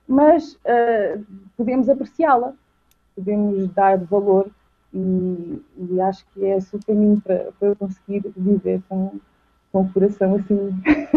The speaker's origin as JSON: {"language": "Portuguese", "country": "Portugal", "said": "E gosto muito de ser portuguesa, toda a gente sabe que eu sou portuguesa. Eu não tenho sotaque quando falo inglês, mas eu faço questão de dizer que sou portuguesa, assim que eu conheço alguém."}